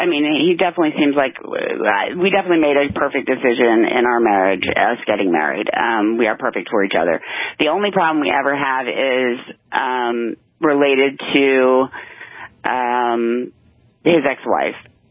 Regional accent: Texas, United States; I decided to move back across the country to my home state, Texas, to be with him and closer to my immediate family.

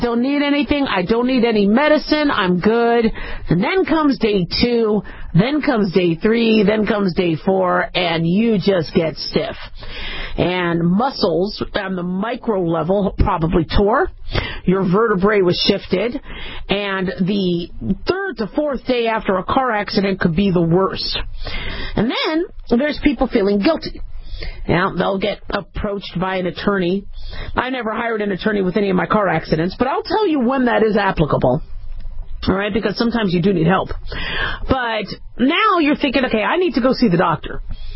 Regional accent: Phoenix, Arizona, United States; I sometimes get an accent, you know, growing up in Phoenix and being around a lot of cowboys, you know.

